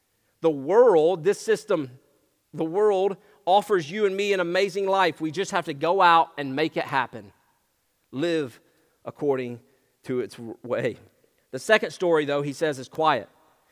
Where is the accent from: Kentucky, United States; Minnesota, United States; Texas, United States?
Kentucky, United States; So I'm from Kentucky.